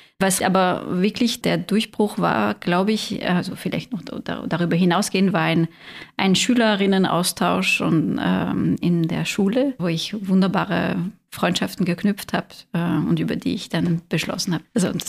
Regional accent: France; German is a second language; dass Österreich im Laufe meines Germanistikstudiums in Frankreich quasi nicht besprochen wurde

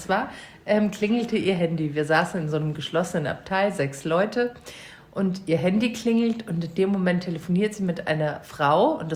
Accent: Munich, Bavaria, Germany; ich bin ja Münchnerin und ich habe den großen Fehler gemacht. Ich bin aus München raus. Ich bin nach Regensburg.

